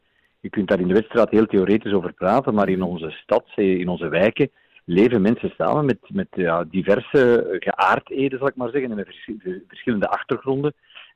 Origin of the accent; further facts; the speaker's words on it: Mechelen, Flanders, Belgium; Dat is eigenlijk iets waar we als Mechelaars heel trots mogen op zijn.